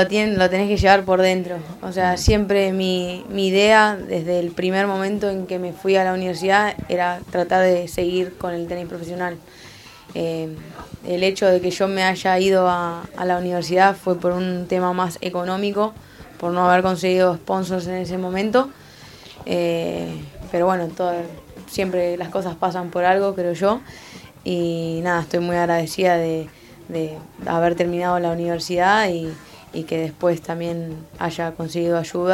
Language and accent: Spanish; Avellaneda, Buenos Aires Province, Argentina; also born or lived in Oklahoma, United States; soy de Avellaneda.